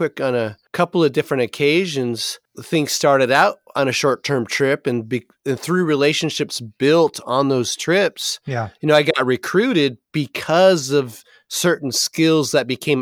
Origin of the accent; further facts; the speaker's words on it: California, United States; because I'm from the West Coast, you know, from California.